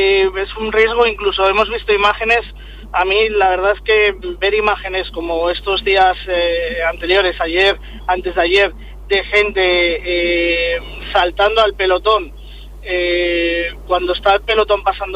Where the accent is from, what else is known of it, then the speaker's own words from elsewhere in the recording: Castile and León, Spain; yo soy muy cerquita de Palencia